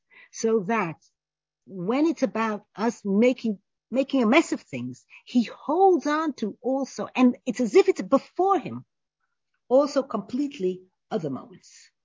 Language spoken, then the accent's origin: English; New York, United States; because I grew up in New York, so I call it California.